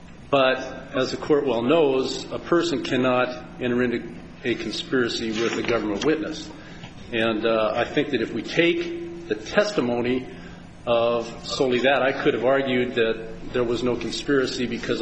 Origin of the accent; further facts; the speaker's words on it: Helena, Montana, United States; I'm an attorney from Helena, Montana.